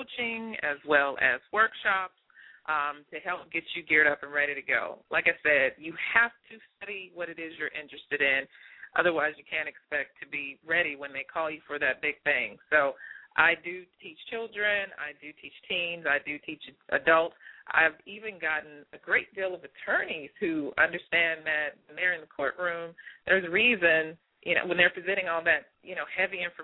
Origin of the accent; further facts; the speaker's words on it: Dallas, Texas, United States; A lot of us come from, you know, I'm from Dallas, Texas, so a lot of us come from places where there is an accent